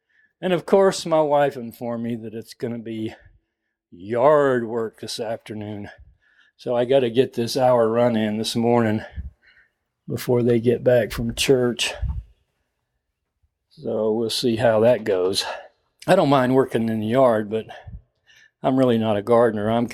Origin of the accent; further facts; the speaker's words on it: Florida, United States; Since I grew up in Florida and ran in Florida